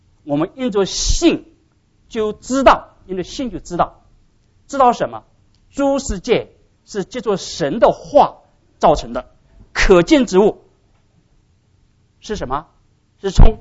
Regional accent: China; 我们中国人怎么说啊？

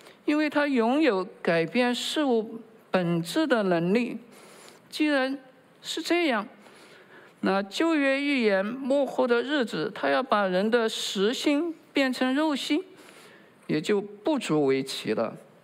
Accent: China; 好像我们中国人也这么讲，是吧？

